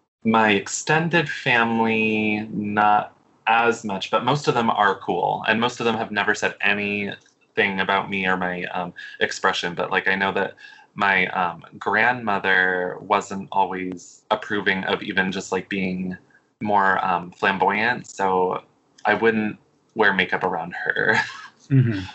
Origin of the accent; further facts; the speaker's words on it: New England, United States; because I'm from New England.